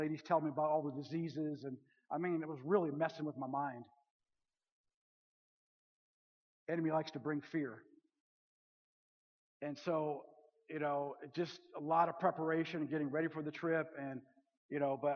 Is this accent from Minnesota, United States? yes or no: yes; Minnesota, United States; And so, you know, I'm from Minnesota.